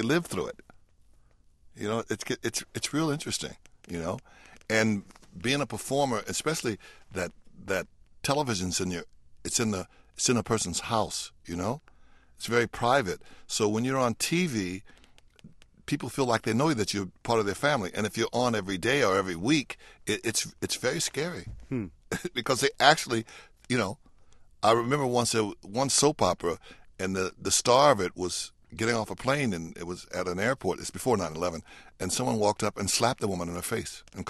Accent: United States; You know, I'm as American as apple pie, you know?

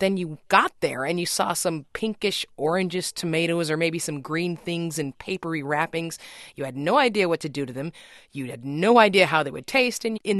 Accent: Southwest, United States; something I grew up eating in the Southwest

